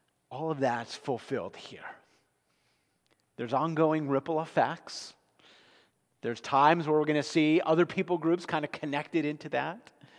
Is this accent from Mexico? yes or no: no; New Jersey, United States; I grew up in New Jersey. Maybe you hear that sometimes. But when I hear somebody from the East Coast, especially from the Northeast, I kind of feel at home.